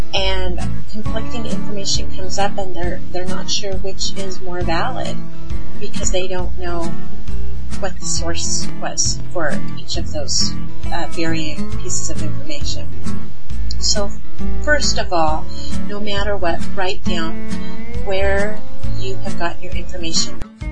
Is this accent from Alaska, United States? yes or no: yes; Alaska, United States; I grew up in Southeast Alaska, about 3,000 miles away from the rest of my family who were living in Western Michigan.